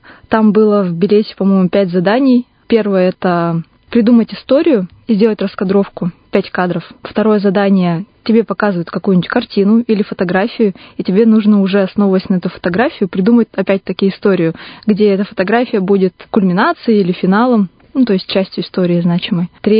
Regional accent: Vikhorevka, Irkutsk Oblast, Russia; now in Irkutsk, Russia; Мне 25 лет. Я из Иркутской области, из Братского района города Вихоревки. В Иркутск я приехала 7 лет назад.

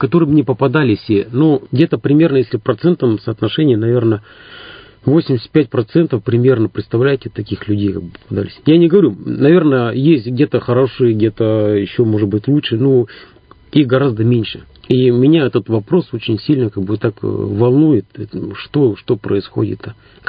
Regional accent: Korshunovo, Irkutsk Oblast, Russia; also born or lived in Markovo / Bodaybo; Далее там в Бодайбо жил, потом вообще школу закончил село Коршуново, Иркутская область. То есть это деревенская школа наша

